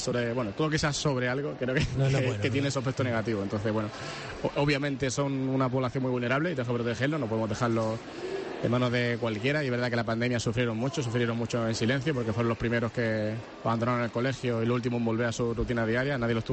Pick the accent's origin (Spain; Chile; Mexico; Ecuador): Spain; Andalusia; yo soy andaluz y vivo en un pueblito de Jaén